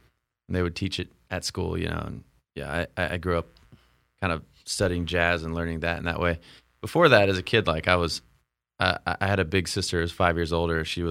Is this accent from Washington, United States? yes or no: yes; Seattle, Washington, United States; moved away as an adult; Yeah, I grew up in Seattle.